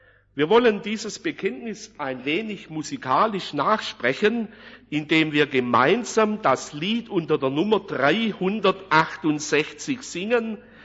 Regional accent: Holzgerlingen, Baden-Württemberg, Germany; born there; Ich bin gebürtiger Holzgerlinger, das ist die übernächste Ortschaft

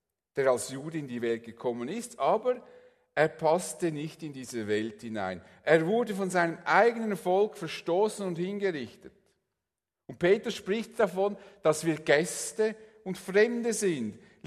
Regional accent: Switzerland; Aber auch dann, wenn es unangenehm wird, sind wir Schweizer.

